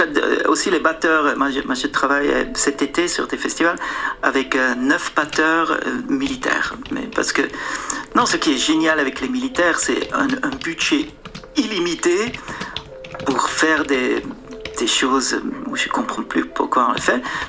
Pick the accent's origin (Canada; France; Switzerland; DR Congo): Switzerland; Et je suis suisse.